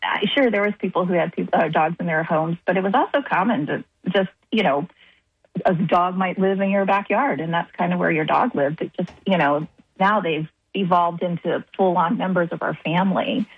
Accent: San Antonio, Texas, United States; No, I grew up actually in San Antonio, Texas.

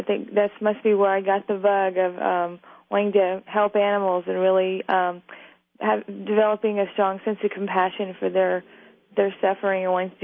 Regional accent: Mississippi, United States; Well, I grew up in southern Mississippi, the area that just got hit by Hurricane Katrina.

